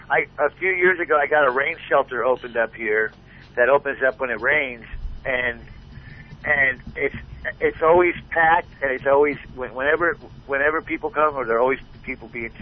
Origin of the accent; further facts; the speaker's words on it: New York, United States; Well, I'm a New Yorker. When I lived in New York